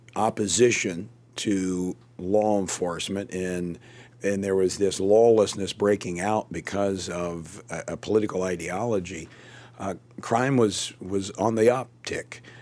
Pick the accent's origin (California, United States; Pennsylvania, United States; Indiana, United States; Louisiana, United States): Louisiana, United States; Baton Rouge; I've even seen that in my my hometown of Baton Rouge